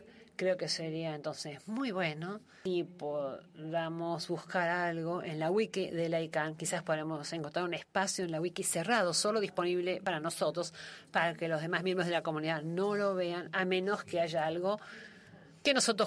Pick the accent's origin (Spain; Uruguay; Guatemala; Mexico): Guatemala; de Guatemala. Voy a disculparme porque mi inglés no es muy bueno